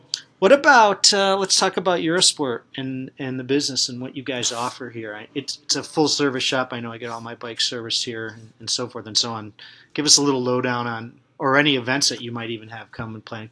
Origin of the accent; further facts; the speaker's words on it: New York, United States; I grew up in the Finger Lakes, and there's nothing like Western North Carolina.